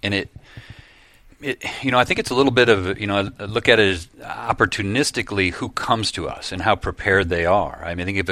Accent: Vestal, New York, United States; I grew up in Vestal, which is just outside of Binghamton, New York.

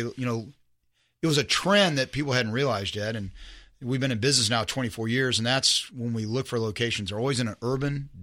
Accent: Highland Park, Texas, United States; And so I grew up in Highland Park. As a child, I went there.

